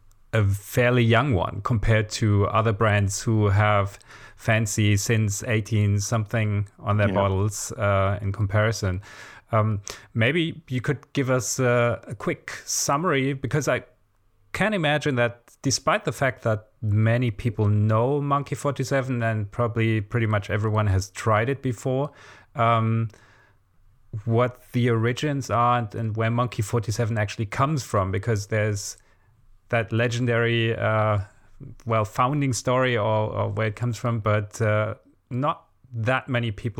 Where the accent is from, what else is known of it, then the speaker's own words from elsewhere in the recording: Germany; at least since we're both from Germany, which people can probably tell from our accents